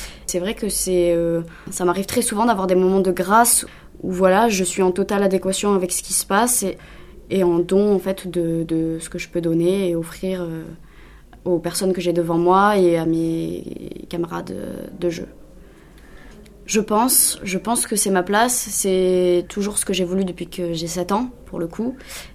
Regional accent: Narbonne, Occitanie, France; also born or lived in Normandy; now in Montpellier, France; j'ai 20 ans, je suis née en Normandie et j'ai grandi du côté de Narbonne dans l'Aude pour finir là aujourd'hui depuis 3 ans à Montpellier mes études.

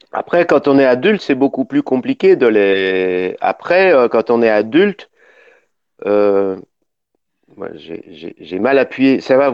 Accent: Paris, Île-de-France, France; moi je viens de Paris, je viens du nord de la France, et je viens de Paris

